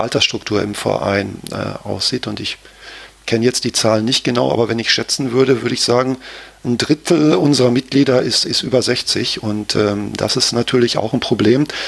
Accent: Gelsenkirchen, North Rhine-Westphalia, Germany; Also ich bin in Gelsenkirchen geboren und aufgewachsen

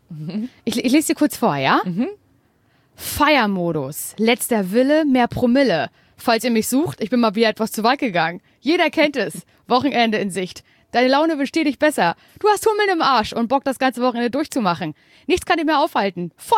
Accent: Parchim, Mecklenburg-Vorpommern, Germany; dass ich ein bisschen patriotisch bin, was meine Heimatstadt Parchim angeht.

